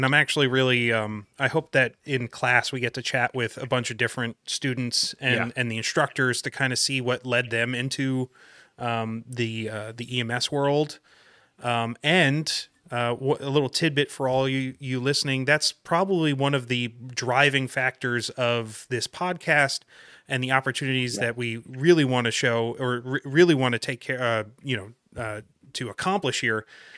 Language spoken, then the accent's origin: English; New Jersey, United States; now in Pennsylvania, United States; I'm a Pennsylvania transplant. I grew up in New Jersey and like threw that away.